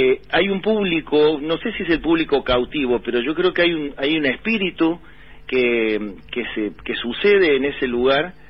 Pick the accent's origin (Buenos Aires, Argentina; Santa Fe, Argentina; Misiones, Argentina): Buenos Aires, Argentina; pero yo me crié acá en Buenos Aires